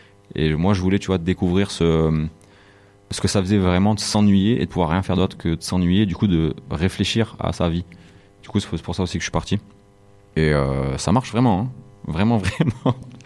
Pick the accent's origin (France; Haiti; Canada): France; C'est pas parce qu'on est français, tu vois, et qu'on dit, ah, c'est mieux chez nous.